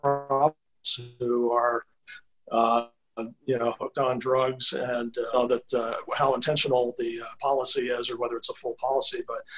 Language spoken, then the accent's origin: English; Bennington, Vermont, United States; I believe that I'm an outsider and I'm from Bennington.